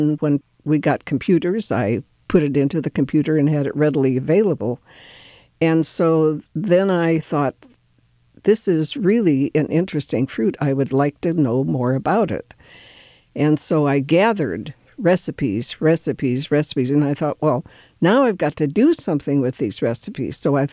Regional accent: North Dakota, United States; moved away; But when we moved here from North Dakota, we didn't have persimmon trees there. And so I've never seen one, never heard of them.

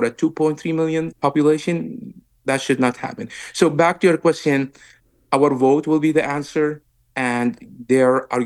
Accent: West Bank, Palestine; I grew up in the West Bank and under the military occupation

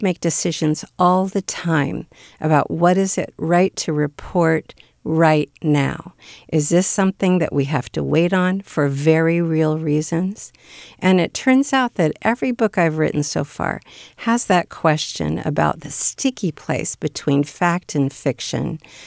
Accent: Bakersfield, California, United States; the newspaper where I grew up in Bakersfield.

